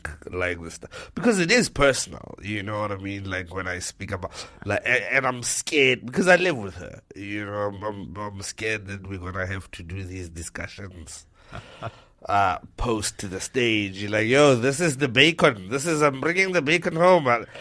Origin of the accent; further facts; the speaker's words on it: South Africa; In the continent, people are interested in hearing what do you think as a South African, right? So the way I do it is go, this is where I'm from, and these are the stories of where I'm from